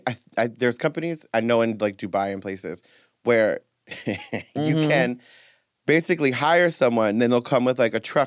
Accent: New Jersey, United States; Well, I grew up in Jersey, and it was a lot of foreign folks, but not necessarily my foreign.

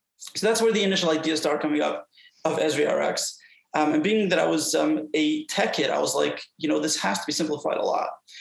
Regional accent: Brooklyn, New York, United States; Yeah, definitely. I was brought up in Brooklyn, New York.

